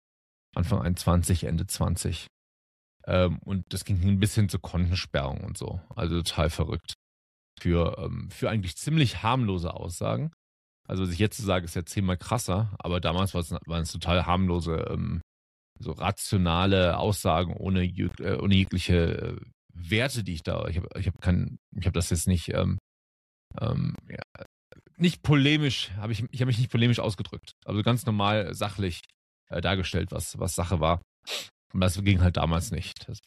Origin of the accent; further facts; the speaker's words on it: Netherlands; also born or lived in Cologne / Germany / Iceland / Africa; now in Brazil; ich bin in Köln geboren, oder wurde in Köln geboren, heißt das, glaube ich, hab immer zwischen Deutschland und Holland dann gewohnt, und die meiste Zeit meines Lebens habe ich in Niederlanden gewohnt. Ein paar Jahre auf Island, ein paar Jahre in Afrika, ja, jetzt 5, 6 Jahre in Brasilien